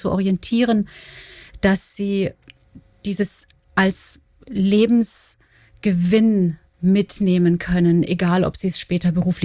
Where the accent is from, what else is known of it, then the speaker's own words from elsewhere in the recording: Bamberg, Bavaria, Germany; born there; accent: Franconian; now in Cologne, Germany; Ja, ich bin in Bayern geboren, in Bamberg.